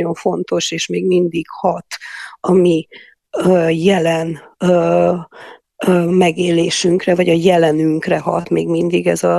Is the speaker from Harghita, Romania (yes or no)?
no; Cluj-Napoca, Cluj County, Romania; Egyrészt én kolozsvári vagyok, és én 21 éves voltam, amikor 1989. decemberében kitört a forradalom